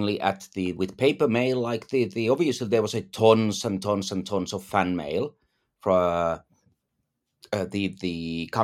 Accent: Finland; I came from Finland that was a front runner on internet. So I was already used to, because the Finland was very, very tech savvy, I was used to communicating people with online.

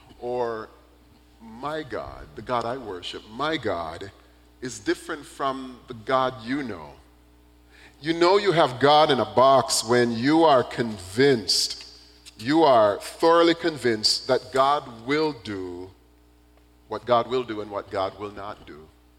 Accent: Jamaica; They run up to me and said, hey, I hear you're from Jamaica. Yeah, I'm from Jamaica.

